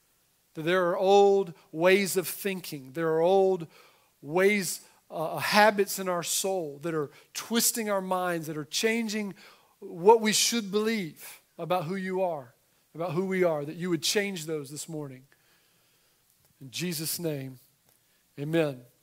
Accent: North Carolina, United States; But my first time kind of driving into the city, I grew up in Eastern North Carolina, never been to New York City.

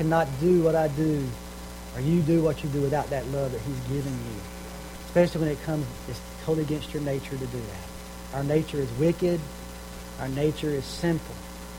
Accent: North Carolina, United States; I didn't grow up loving people. I grew up in Eastern North Carolina. You hated your enemies. And fought against them whenever possible. That's the culture I grew up in.

